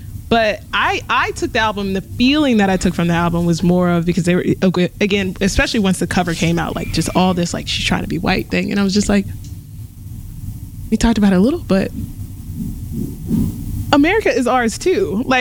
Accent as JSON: {"language": "English", "country": "United States", "said": "I'm an American. Like I am a Black American, and it's very distinct"}